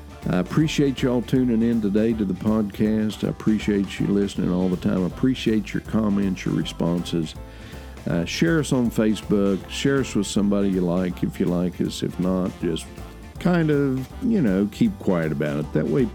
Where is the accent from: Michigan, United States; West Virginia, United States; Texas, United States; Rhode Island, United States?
West Virginia, United States; Famous senator from my home state of West Virginia